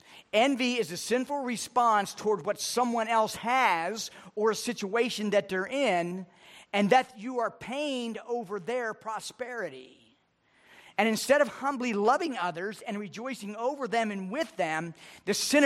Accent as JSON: {"language": "English", "region": "Rhode Island", "country": "United States", "said": "you know, I'm from Rhode Island, and I live in New England."}